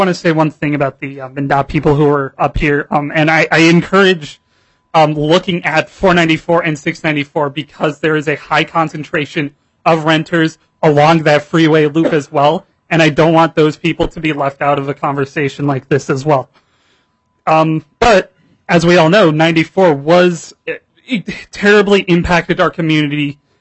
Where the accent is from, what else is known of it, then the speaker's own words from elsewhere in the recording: Burnsville, Minnesota, United States; I grew up in Burnsville, one of the most car-dependent places here in the Twin Cities Metro.